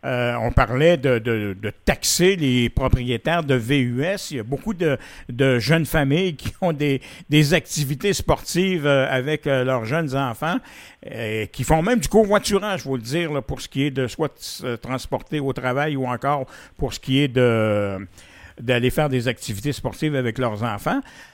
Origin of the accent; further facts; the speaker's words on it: Quebec, Canada; Par contre, chez nous, en Beauce, on est le paradis des petites et moyennes entreprises.